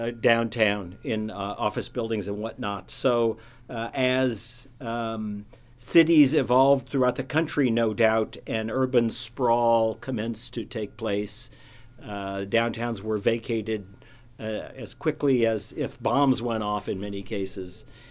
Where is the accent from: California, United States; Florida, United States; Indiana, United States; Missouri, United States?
Indiana, United States; Evansville; Certainly in my lifetime, growing up in Evansville, those many years ago, downtown was the center of retail and banking and professional activity in the city at the time.